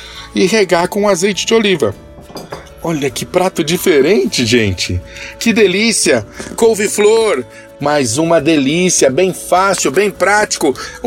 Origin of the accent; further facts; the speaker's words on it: São Paulo, Brazil; eu sou paulistano, né?